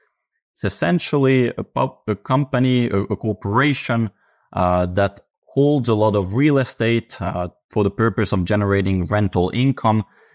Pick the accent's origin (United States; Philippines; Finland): Finland; English is a second language; I come from Finland. I was born in a family of real estate professionals